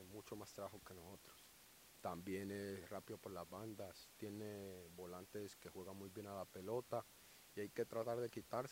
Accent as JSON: {"language": "Spanish", "country": "Colombia", "said": "Ustedes saben cómo somos los colombianos, somos muy alegres y pues eso nos caracteriza"}